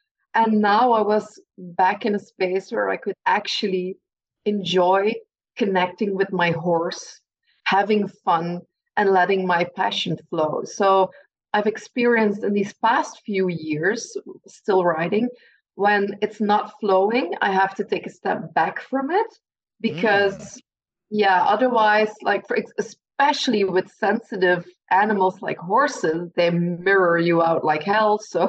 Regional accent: Belgium; English is a second language; I don't know the word because I'm from Belgium, so I'm not always good with the terms in English.

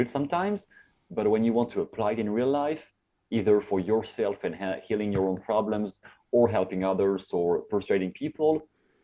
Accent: France; English is a second language; I come from France, and France is highly conservative anyway, no matter what the topic is.

